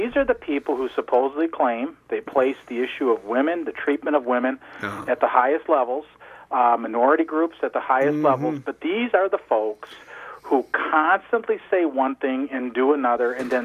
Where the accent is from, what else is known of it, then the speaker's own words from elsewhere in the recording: Mosinee, Wisconsin, United States; also born or lived in Chicago; Was raised in Mosinee, Wisconsin.